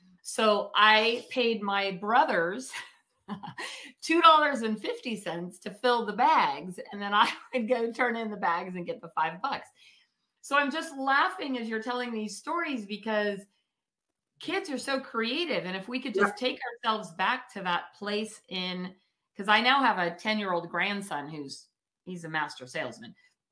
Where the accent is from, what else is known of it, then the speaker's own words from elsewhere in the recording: Chico, California, United States; I remember being around 10 years old and I grew up in Chico. And in Chico, the walnuts would just fall.